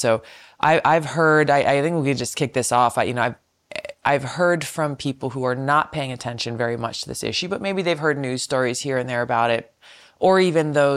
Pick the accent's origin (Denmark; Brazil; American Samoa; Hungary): American Samoa; born there